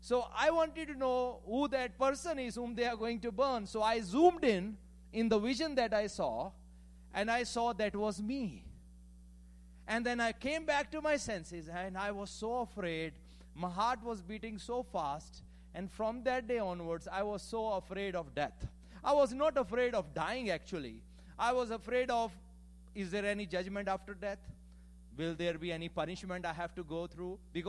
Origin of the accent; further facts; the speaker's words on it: Punjab, India; So I'm from a place called, a state called Punjab. I'm from India, and it's our, I think, fifth visit to U.S.